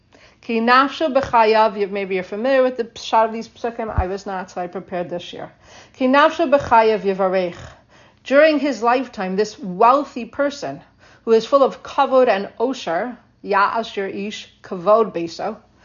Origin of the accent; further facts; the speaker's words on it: Canada; except that I'm from Canada, so her picture's on the bills.